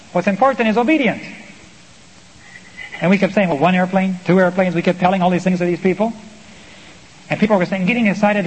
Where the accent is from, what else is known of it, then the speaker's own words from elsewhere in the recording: Bolivia; Now my wife and I grew up in Bolivia. Our parents were missionaries there. And of course, Bolivia holds a special place in our heart.